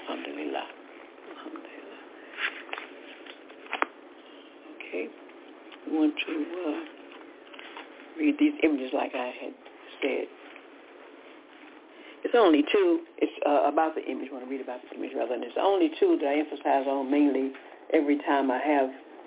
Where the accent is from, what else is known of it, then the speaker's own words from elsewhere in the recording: Decatur, Georgia, United States; and we're both from Decatur, Georgia.